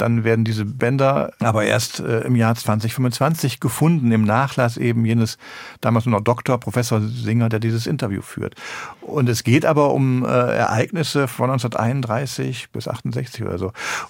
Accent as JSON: {"language": "German", "region": "North Rhine-Westphalia", "country": "Germany", "tie": "born or raised there", "said": "Sie kommen aus meiner Heimat im Bergischen Land."}